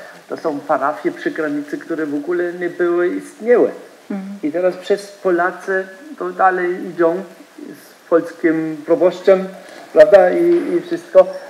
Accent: Bavaria, Germany; Polish is a second language; now in Saxony, Germany; Ja pochodzę z Bawarii. Ja dopiero od 20 lat żyję właśnie tutaj, tam w Saksonii.

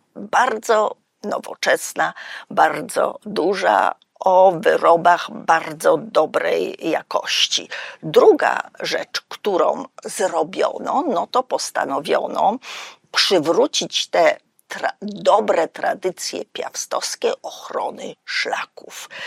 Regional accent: Silesian Voivodeship, Poland; Złoża węgla bardzo bogate, te, które mamy między innymi u nas na Śląsku

